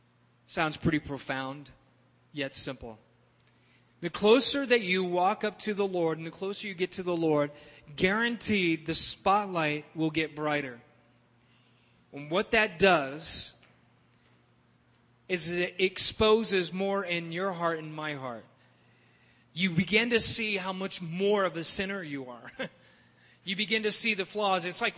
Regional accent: California, United States; Growing up in California, I spent a lot of time at the ocean

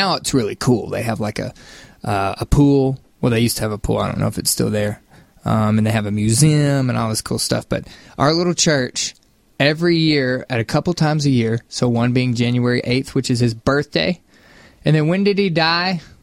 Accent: Tupelo, Mississippi, United States; I grew up in Tupelo, Mississippi.

